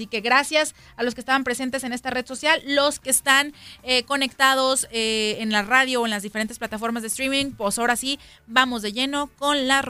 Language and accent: Spanish; Guadalajara, Jalisco, Mexico; así somos los tapatíos.